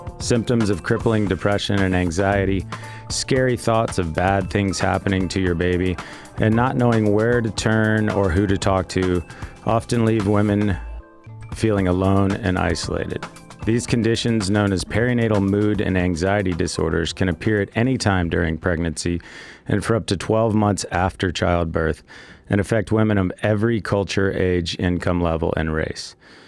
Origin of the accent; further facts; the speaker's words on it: Atlanta, Georgia, United States; my hometown of Atlanta, Georgia. That's where I grew up and spent the first 20 plus years of my life.